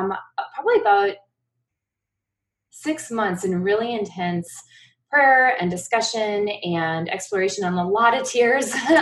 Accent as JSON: {"language": "English", "region": "Midwest", "country": "United States", "lives_now": "Seattle, United States", "said": "I came from the Midwest, and so I've been the pastor here since then."}